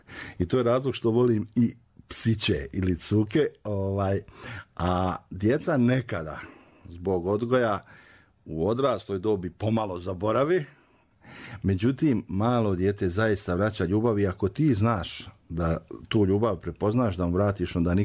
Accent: Bistrica, Republika Srpska, Bosnia & Herzegovina; born there; Moji roditelji su porijeklom iz Bistrice ovdje kraj Banja Luke. I tata je došao u Banja Luku 58. sa starijom sestrom, starijim sestrama. Mama je još neko vrijeme bila u selu. Ja sam se rodio u Bistrici.

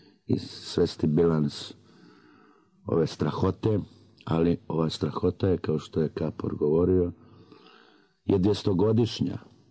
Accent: Herzegovina, Bosnia & Herzegovina; Mi Hercegovci kao i Crnogorci volimo estradu

